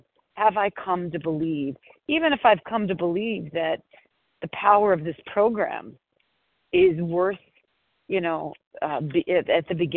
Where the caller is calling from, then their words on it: Brookline, Massachusetts, United States; and I'm calling from Brookline, Massachusetts.